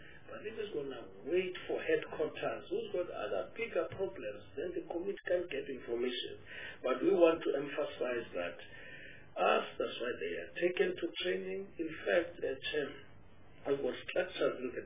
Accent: Eastern Cape, South Africa; Even I know, I'm from the Eastern Cape, that a mother between 0 and 7 days, a father can't even go inside that room because it's where the mother is.

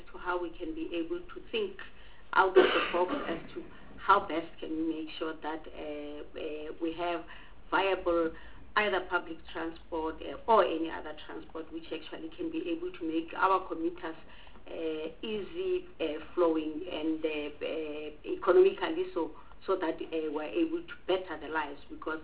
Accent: Limpopo, South Africa; I, as has been indicated … I come from Limpopo.

